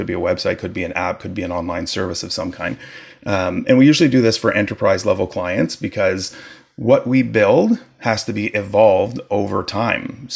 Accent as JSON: {"language": "English", "region": "Quebec", "country": "Canada", "tie": "born or raised there", "lives_now": "Ontario, Canada", "said": "I currently live in Ontario, Canada, but I grew up in Quebec in the 70s, right around the time when English was outlawed, which was kind of tough on a family of English speakers."}